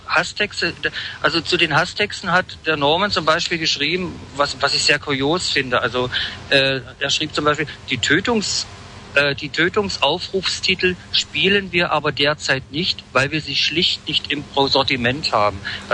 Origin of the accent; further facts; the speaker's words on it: East Germany, Germany; now in West Germany; Ich bin eingeborener Wessi, im Osten groß geworden, jetzt wieder in Westdeutschland, meine kurze Geschichte.